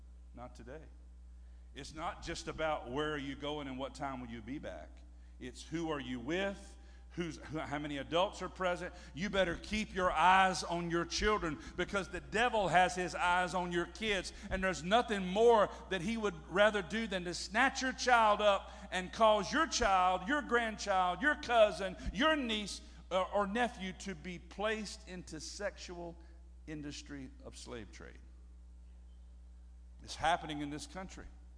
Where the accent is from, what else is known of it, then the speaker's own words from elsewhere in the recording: Hertford, North Carolina, United States; You know, I grew up in Hertford, North Carolina, a little town in Pequimans County.